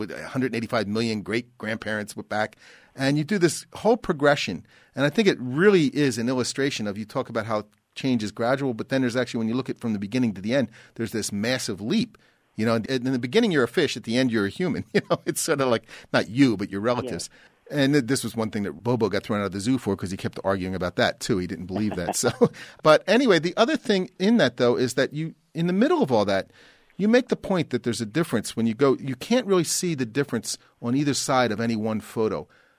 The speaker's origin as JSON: {"language": "English", "region": "East Coast", "country": "United States", "lives_now": "Los Angeles, United States", "said": "I came from the East Coast. I never was in an earthquake. I came out here and it rumbles all"}